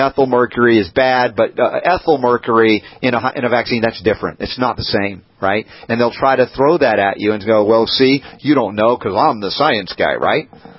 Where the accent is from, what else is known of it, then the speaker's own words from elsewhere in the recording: United States; because, you know, I'm an American through and through, and we Americans, we love our pizza.